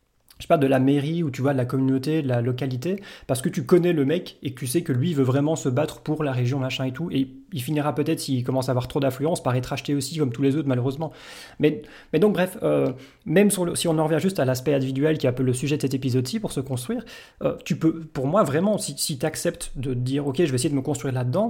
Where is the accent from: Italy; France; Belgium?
Belgium; Liège, Wallonia; En Belgique, on a la chance, je suis de Liège.